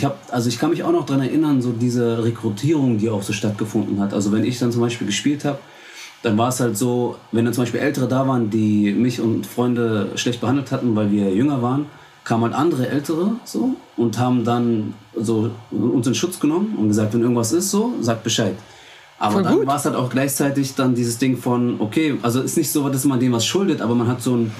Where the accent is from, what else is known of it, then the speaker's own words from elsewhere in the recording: Berlin, Germany; Da, wo ich groß geworden bin, halt an der U8, ne?